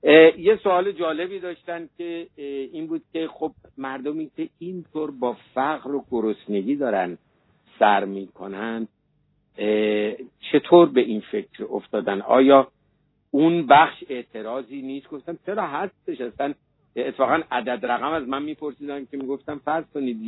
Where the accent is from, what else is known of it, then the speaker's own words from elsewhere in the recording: Iran; ما ایرانی هستیم